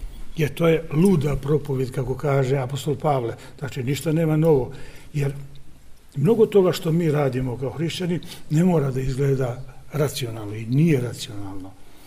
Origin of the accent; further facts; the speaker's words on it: Kotor, Montenegro; Ja dolazim iz Kotora, koji je danas u Crnoj Gori. Boka Kotorska nikad nije bila Crna Gora, ali ugurana je u Crnu Goru, tako da se može reći da sam došao iz Crne Gore.